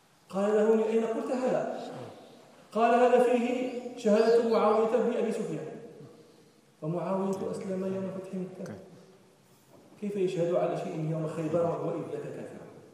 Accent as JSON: {"language": "Arabic", "country": "Morocco", "said": "ومثل هذا وقع عندنا في المغرب."}